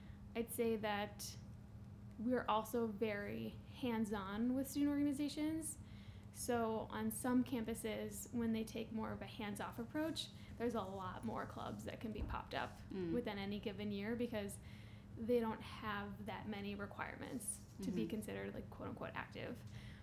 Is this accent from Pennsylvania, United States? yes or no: yes; Pittsburgh, Pennsylvania, United States; More about me is that I am from the Pittsburgh area.